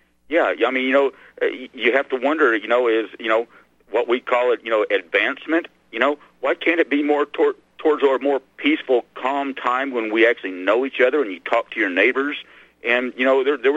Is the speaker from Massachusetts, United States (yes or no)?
no; Arkansas, United States; I mean, you know, I grew up in Arkansas, you know, which as far as I know is still the only state that had an actual Rockefeller for a governor.